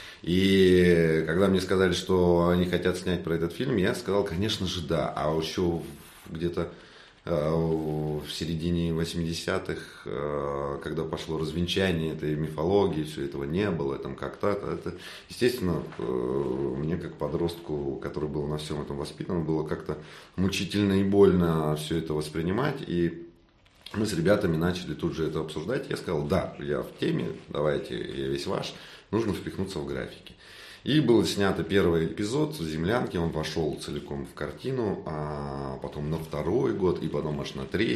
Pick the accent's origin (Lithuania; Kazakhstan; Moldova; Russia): Kazakhstan; потому что сам я выходец с Казахстана